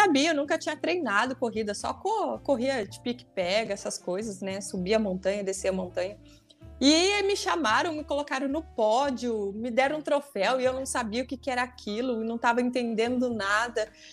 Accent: Cruzeiro, São Paulo, Brazil; Eu sou natural da cidade de Cruzeiro, Vale do Paraíba.

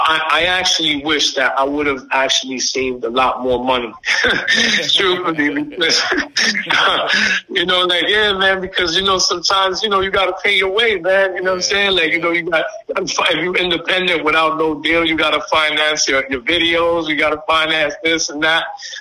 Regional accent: New York City, New York, United States; I play every sport, you know, growing up in the Lower East Side.

